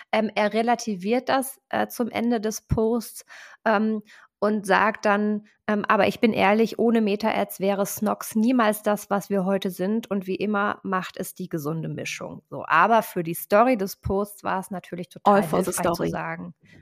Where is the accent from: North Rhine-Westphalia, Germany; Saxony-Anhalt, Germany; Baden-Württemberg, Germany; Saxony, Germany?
North Rhine-Westphalia, Germany; Cologne; Wir als Kölner sagen ja auch immer, man muss auch jönne gönne.